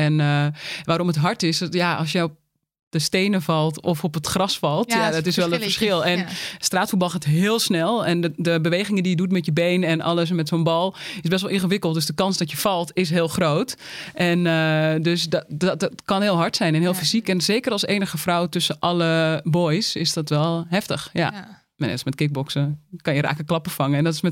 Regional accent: Uithoorn, North Holland, Netherlands; Ik kom uit Uithoorn.

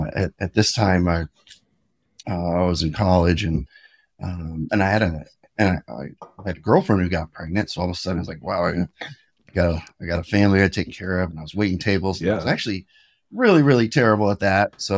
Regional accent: Houston, Texas, United States; also born or lived in St. Louis; I was born in St. Louis. We moved to Houston, Texas when I was pretty young.

